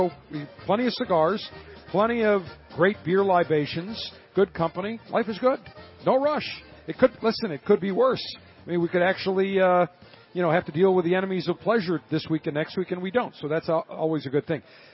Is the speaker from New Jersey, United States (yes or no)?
no; Buffalo, New York, United States; I remember growing up in Buffalo, there was a beer called Iroquois beer. Very big in Buffalo, Rochester.